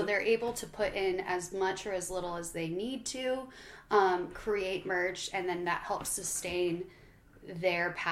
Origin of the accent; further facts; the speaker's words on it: Idaho, United States; I'm an Idaho native. I was born in St. Luke's downtown.